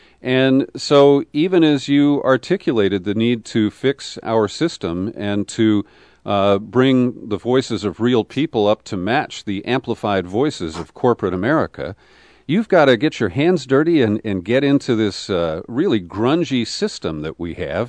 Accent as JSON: {"language": "English", "town": "San Francisco", "region": "California", "country": "United States", "said": "And I'm from San Francisco, where all that started 10 years ago on Valentine's Day."}